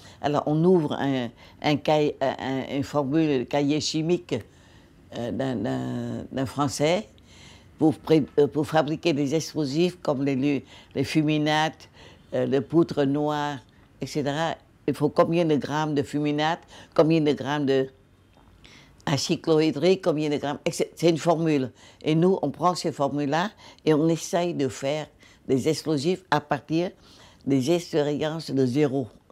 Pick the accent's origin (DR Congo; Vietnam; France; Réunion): Vietnam; Hue, Thua Thien Hue; je suis issue d'une famille royale de Hué